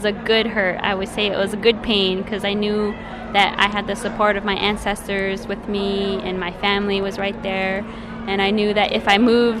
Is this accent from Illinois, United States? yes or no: no; Alaska, United States; And where I'm from is from the Bering Strait region, the Norton Sound region of Alaska, which is in the northwestern side of Alaska.